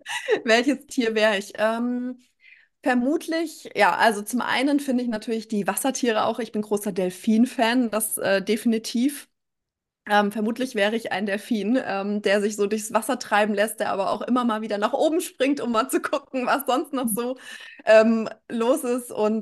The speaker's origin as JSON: {"language": "German", "town": "Frankfurt", "region": "Hesse", "country": "Germany", "said": "ich komme aus Frankfurt"}